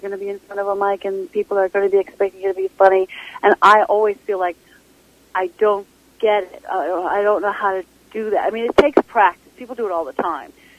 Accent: St. John's, Newfoundland and Labrador, Canada; Sure, I'm from St. John's, but I don't go around hailing about it.

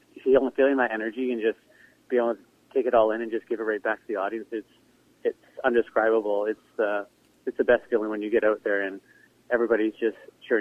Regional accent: Canada; I started at the age of 7. Since I'm from Canada, uh-huh.

